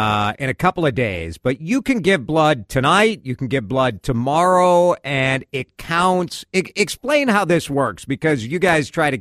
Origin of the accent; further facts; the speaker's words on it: Minnesota, United States; So if there is a way that, as a Minnesotan, we can stick it to the Wisconsin Badgers, I am intrigued.